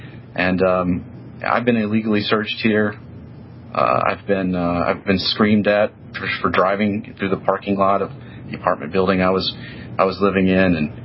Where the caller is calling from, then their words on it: Baton Rouge, Louisiana, United States; I'm calling from Baton Rouge, Louisiana.